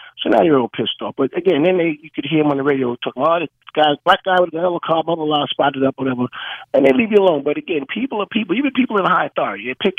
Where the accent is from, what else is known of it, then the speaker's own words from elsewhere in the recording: New York City, New York, United States; I grew up in Bensonhurst, okay?